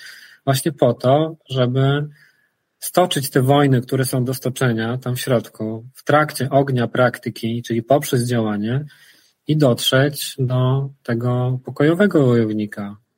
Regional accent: Łódź, Łódź Voivodeship, Poland; Wychowałem się na podwórku w ciemnej dzielnicy Łodzi.

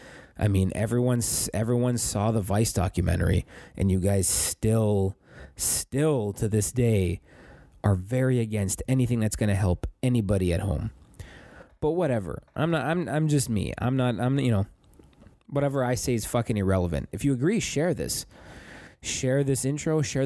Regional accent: Sault Ste. Marie, Ontario, Canada; we are in the middle of the worst fucking heroin epidemic in Northern Ontario history up in my hometown.

